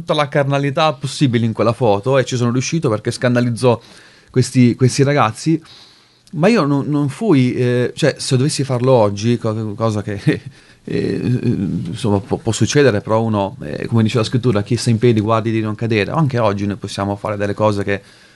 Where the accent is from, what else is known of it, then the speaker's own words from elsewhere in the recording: Foggia, Apulia, Italy; quelli che erano, sono di Foggia come me